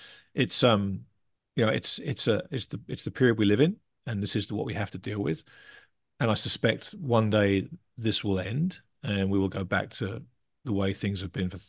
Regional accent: England, United Kingdom; I'm English.

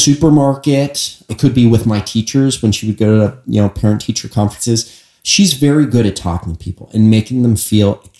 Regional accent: Pittsburgh, Pennsylvania, United States; Both my parents live in Pittsburgh, born and raised in Pittsburgh, lived in the same house my entire life.

